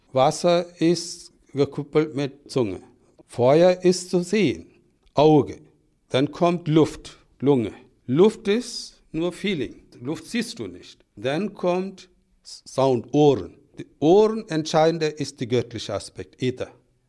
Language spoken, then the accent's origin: German; Kerala, India; German is a second language; Es ist rausgegangen aus Kerala, auf meine Heimat.